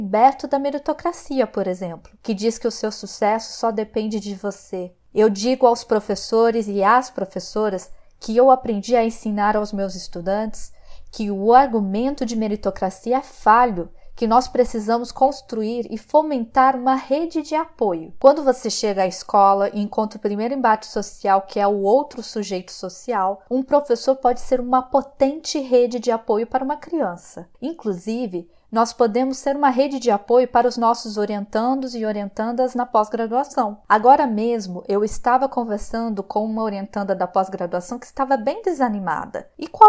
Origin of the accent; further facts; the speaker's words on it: Duque de Caxias, Rio de Janeiro, Brazil; born there; Eu nasci na Baixada Fluminense, Duque de Caxias, um município que é um bolsão de pobreza dentro do estado do Rio de Janeiro